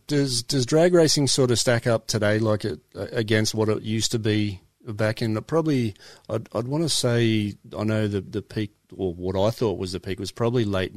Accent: Sydney, New South Wales, Australia; that's right. Fellow Westie.

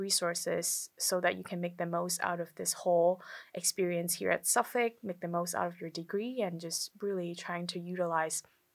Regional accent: Hong Kong; moved away as an adult; now in United States; I was 18 years old when I boarded the plane from Hong Kong. I am originally from Hong Kong. I came to the U.S. when I was 18 to pursue college.

